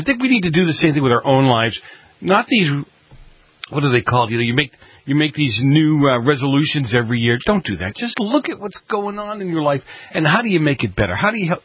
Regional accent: Boston, Massachusetts, United States; accent: Boston; there was my Boston accent right there.

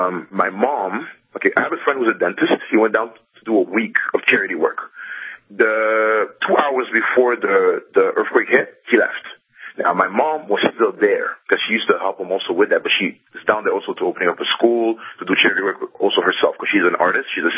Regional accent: Toronto, Ontario, Canada; also born or lived in Montreal, Canada / Haiti; I'm of Haitian descent. Like, both my parents are Haitian. And I was born in Montreal, and then I moved to Toronto like a few years after that.

